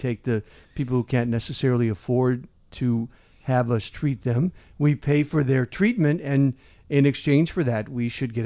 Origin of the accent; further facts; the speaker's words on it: Illinois, United States; I grew up in Kankakee County, so when you got really sick back when I was growing up, you go down to Carle Clinic in Champaign.